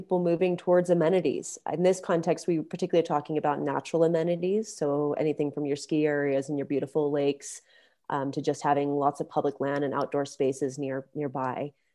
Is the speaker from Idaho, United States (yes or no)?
yes; Idaho, United States; It was born originally out of work that I was doing up in North Idaho around my hometown